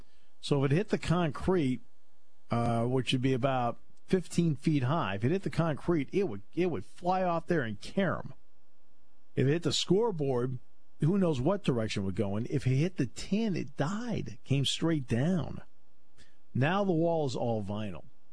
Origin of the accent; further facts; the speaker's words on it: New England, United States; No, you've got to, you know, see, I grew up in New England. You've got to think the way New Englanders do.